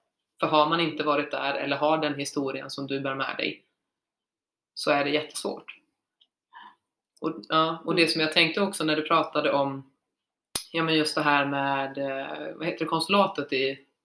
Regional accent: Sweden; jag är svensk, alla de här sakerna

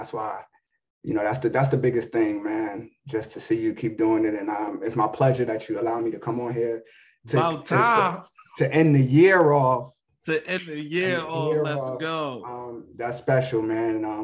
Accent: New York, United States; I grew up on the Munson, Emerson Avenue. You know what I'm saying? And then, yeah, man. So I was, you know, I mean, like everybody else, man, I went to PS 68 right there off of Baychester, Strang Avenue, man.

